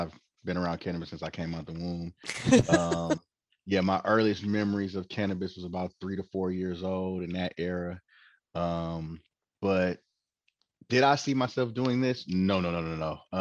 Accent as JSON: {"language": "English", "town": "Oakland", "region": "California", "country": "United States", "tie": "born or raised there", "said": "Like, born and raised in Oakland, as you said, fifth generation, and graduated high school in Oakland, junior high school in Oakland, elementary school in Oakland, etc."}